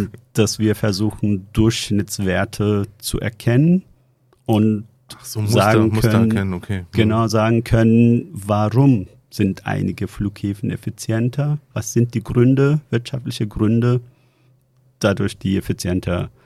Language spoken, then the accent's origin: German; Istanbul, Turkey; Als ich Kind war, also ich bin in Istanbul groß geworden in der Türkei.